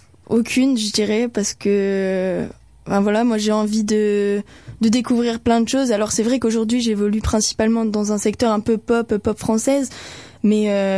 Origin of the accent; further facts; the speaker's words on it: Lille, Hauts-de-France, France; Alors moi à la base je suis de Lille